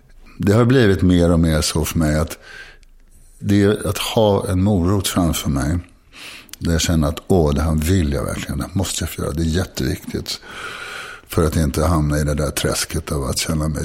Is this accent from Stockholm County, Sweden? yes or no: no; Karlstad, Värmland, Sweden; jag kom ju från Karlstad då i tonåren.